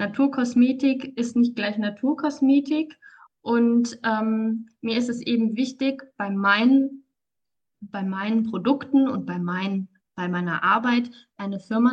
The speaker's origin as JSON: {"language": "German", "town": "Marburg", "region": "Hesse", "country": "Germany", "said": "ich komme aus Marburg"}